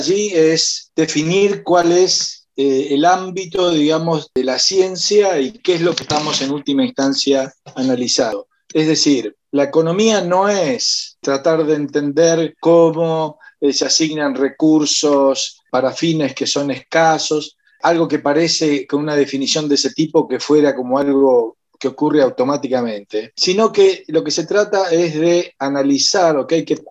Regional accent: Argentina; yo no soy propietario de ninguna plantación de manzana y no exporto nada, pero sí soy parte de la Argentina.

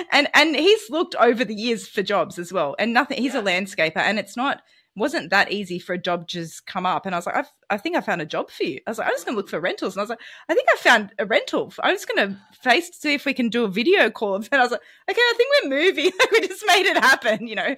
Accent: Sydney, New South Wales, Australia; We're from Sydney, and then we came down the south coast of New South Wales.

